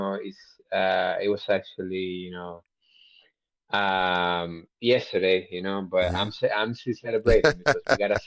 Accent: Venezuela; English is a second language; I'm from Venezuela, so

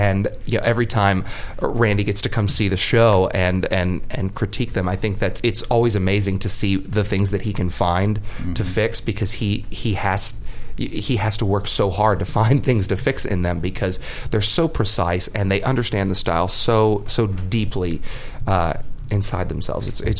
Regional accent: Texas, United States; Oh, of course. Yeah. We played my hometown twice now, and next year I'll be doing this tour there again as it stands right now.

